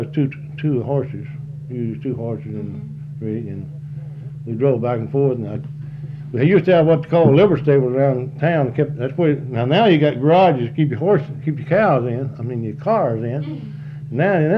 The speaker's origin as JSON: {"language": "English", "town": "Des Arc", "region": "Arkansas", "country": "United States", "tie": "born or raised there", "said": "lived between here and yonder, right here and a couple of miles all my life. And Desert Ark has been my hometown all the time."}